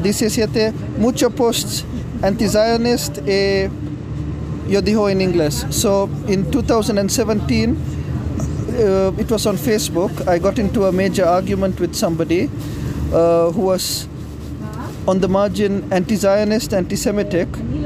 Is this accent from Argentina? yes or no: no; Sri Lanka; Spanish is a second language; now in Dubai, United Arab Emirates; yo soy de Sri Lanka.